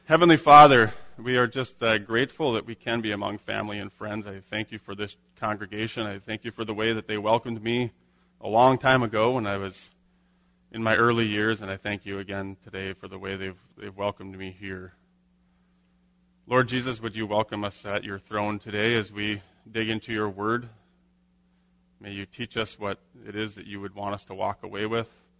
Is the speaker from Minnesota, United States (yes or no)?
yes; Winger, Minnesota, United States; now in Fargo, United States; So just a little bit about me. I grew up in the Winger area. I live in Fargo today.